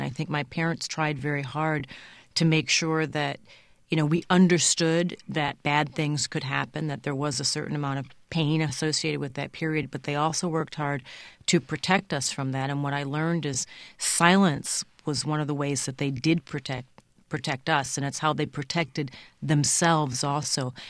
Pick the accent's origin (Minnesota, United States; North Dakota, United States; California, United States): Minnesota, United States; Minneapolis; I was raised in Minneapolis, but my father's from Birmingham, and they used to send us down in the summer to stay with my grandparents.